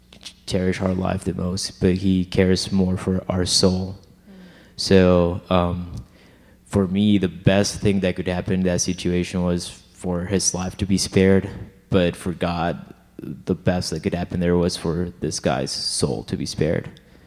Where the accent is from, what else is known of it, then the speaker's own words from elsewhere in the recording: Honduras; I'm from Honduras, and I'm a biochemistry major.